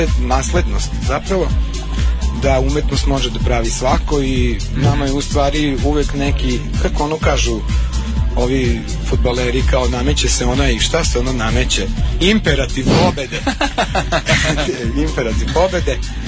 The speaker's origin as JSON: {"language": "Serbian", "town": "Petrovaradin", "region": "Vojvodina", "country": "Serbia", "said": "A ja nisam s Novog naselja, ja sam iz Petrovaradina."}